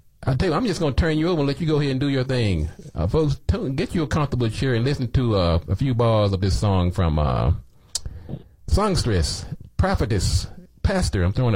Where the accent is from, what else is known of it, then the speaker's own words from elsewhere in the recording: North Carolina, United States; Neighbors, when I grew up down in North Carolina